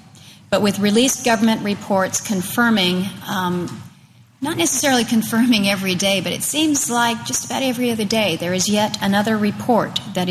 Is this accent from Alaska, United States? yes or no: yes; Alaska, United States; Now, the situation in my home state of Alaska is particularly dire